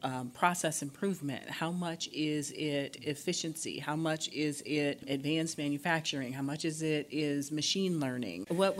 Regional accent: Detroit, Michigan, United States; I grew up in Detroit, and so, you know, we used to drive by the plant where the Model T was made

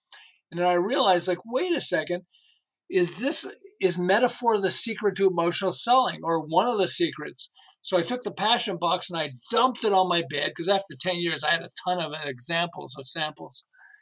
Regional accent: Montreal, Quebec, Canada; moved away as an adult; now in Southern California, United States; I'm originally from Montreal. I've lived in Southern California for about 40 years.

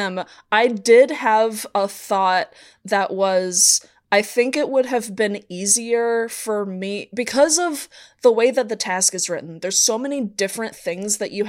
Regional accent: Appalachia, United States; accent: Appalachian; My appellation is showing. so yeah, definitely does not sound good in my accent

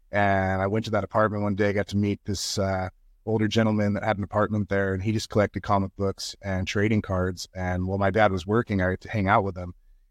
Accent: California, United States; the cool thing about where we grew up specifically in Mendocino County

